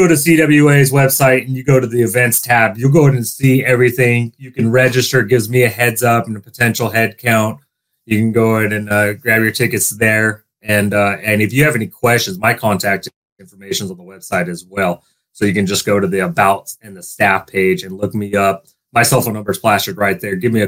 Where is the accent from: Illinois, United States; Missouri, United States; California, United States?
California, United States; which is something, you know, as a Californian is kind of uncommon, and especially again in Southern California, very rare.